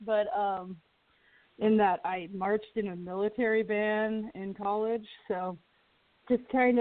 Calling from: Auburn, Washington, United States; I'm calling from Auburn, Washington.

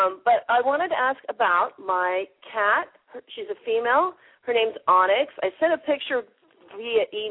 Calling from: New Zealand; Okay, I'm calling from New Zealand.

